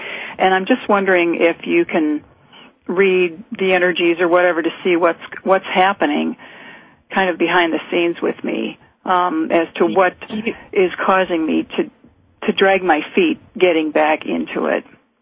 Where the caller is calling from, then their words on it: North Carolina, United States; I'm calling